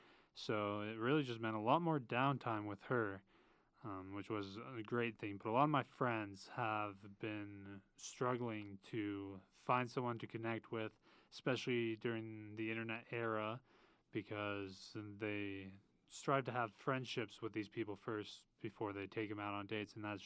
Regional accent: Utah, United States; also born or lived in Nashville, United States / Toronto, Canada; But I'm from Utah. I've lived in Utah for most of my life. I lived 2 years in Tennessee, Nashville, and then also 2 years in Toronto, Canada.

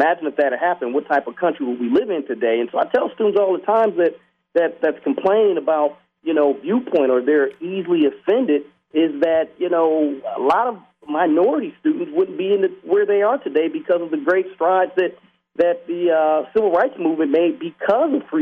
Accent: Detroit, Michigan, United States; I grew up in Detroit.

